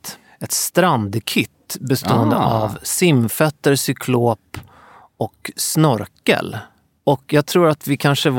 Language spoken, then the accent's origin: Swedish; Stockholm, Stockholm County, Sweden; Och som stockholmare i min ålder så man har ju sett honom några gånger liksom.